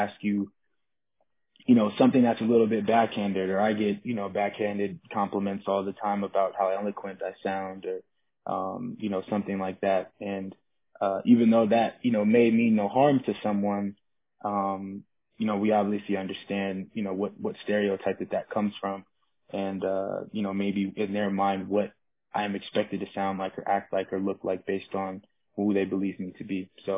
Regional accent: Seattle, Washington, United States; I'm from Seattle and you know, obviously it's a very maybe, you know, more than anywhere in the country, a very liberal, very inclusive community.

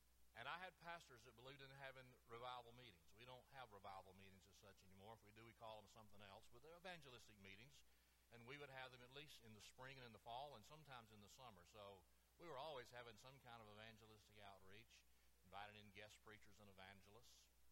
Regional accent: Florella, Alabama, United States; I was born in the United States, where the gospel is freely proclaimed. I was born in Florella, Alabama, to Christian parents.

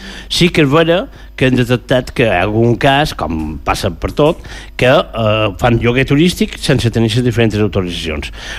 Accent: Balearic Islands, Spain; nosaltres puguem respirar com a mallorquins, puguem respirar dins la nostra ciutat i el nostre entorn.

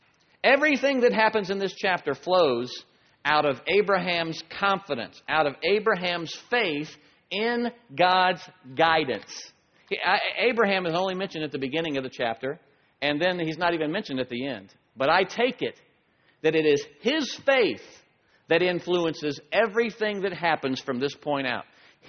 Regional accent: Florida, United States; I grew up in Florida, on the Space Coast, and I watched most of all of the early space flights, all the rockets going up.

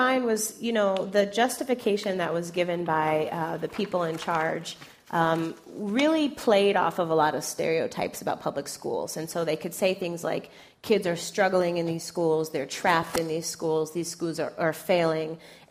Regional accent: Chicago, Illinois, United States; Yeah, so I grew up in Chicago, as you mentioned, and I attended Chicago public schools my whole life.

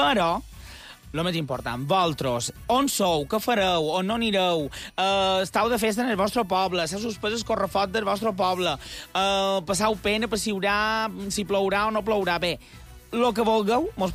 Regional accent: Consell, Balearic Islands, Spain; començarem per el meu poble, perquè me peguen de més a prop i me'ls conec bé. Anem fins a Consell

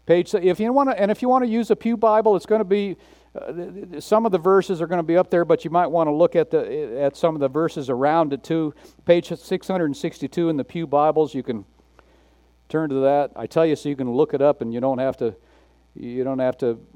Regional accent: Garfield Heights, Ohio, United States; born there; You know, I was born in Garfield Heights, Ohio.

